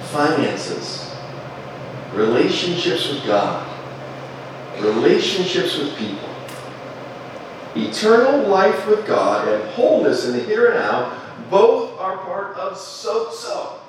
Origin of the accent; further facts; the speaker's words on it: Pittsburgh, Pennsylvania, United States; I didn't grow up in a Christian home. The values in my family growing up in Pittsburgh